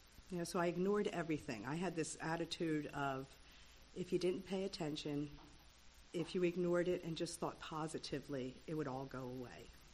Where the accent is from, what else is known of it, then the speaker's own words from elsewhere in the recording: Wilmington, Delaware, United States; I grew up in Wilmington, Delaware. I was one of six kids, and we were all like a year or less apart in age.